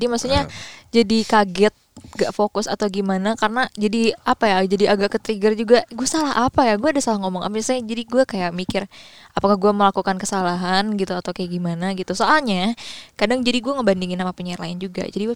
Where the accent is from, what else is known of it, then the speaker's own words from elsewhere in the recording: Bandung, West Java, Indonesia; SMA di Bandung. Semua pokoknya sekolah tuh dari kecil sampai kuliah pun di Bandung sebenarnya.